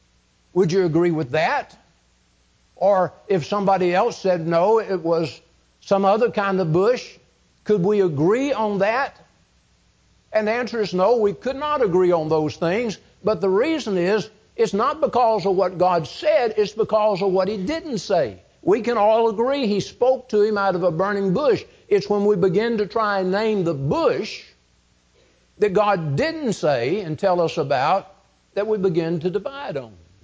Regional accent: Cordele, Georgia, United States; When I was growing up in Cordial, Georgia, I remember one preacher in particular that made this point.

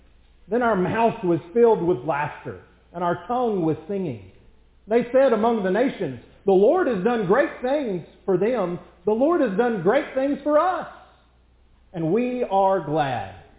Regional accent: Texas, United States; Where I grew up in West Texas, we had some family land, and that land was filled with breaks and canyons

